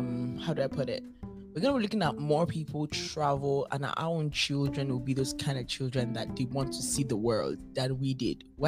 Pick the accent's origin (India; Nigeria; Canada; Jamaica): Nigeria; So, as a Black person, as an African, as a Nigerian, do you think that our mindset would have changed